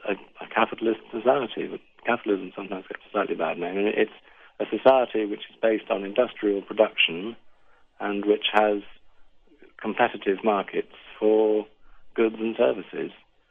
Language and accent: English; United Kingdom; Absolutely. I mean, I'm British.